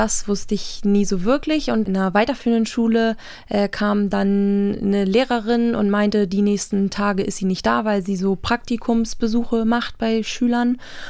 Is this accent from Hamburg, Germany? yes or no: yes; Hamburg, Germany; ich komme hier aus Hamburg